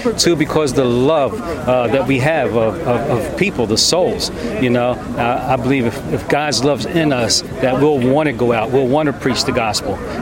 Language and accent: English; Pottstown, Pennsylvania, United States; I'm from Pottstown, Pennsylvania.